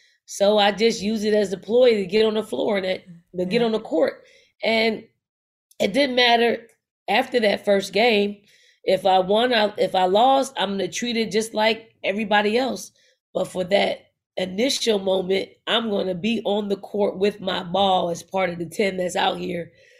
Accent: Philadelphia, Pennsylvania, United States; I'm from North Philly. Like, that's my foundation. I grew up in a household, being the youngest of five.

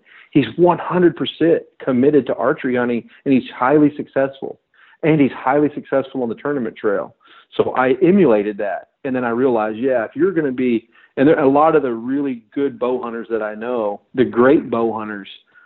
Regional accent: Texas, United States; But I came back home to my home state of Texas and started laying down animals with the rifles again.

